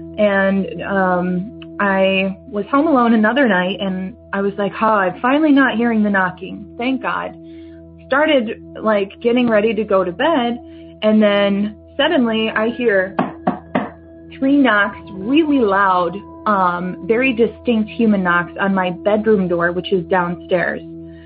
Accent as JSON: {"language": "English", "region": "Minnesota", "country": "United States", "said": "I'm from Minnesota, and I've had a couple experiences in my life, like a lot of people on here."}